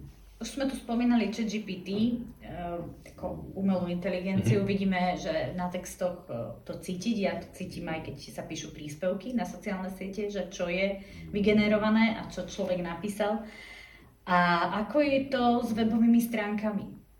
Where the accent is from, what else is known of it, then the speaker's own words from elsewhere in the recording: Košice, Košice Region, Slovakia; Som z Košíc